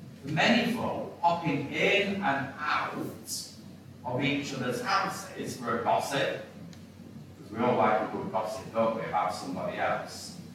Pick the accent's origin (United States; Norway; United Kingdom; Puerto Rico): United Kingdom; Blackburn, North West England; I was brought up in Blackburn. Has anybody heard of that?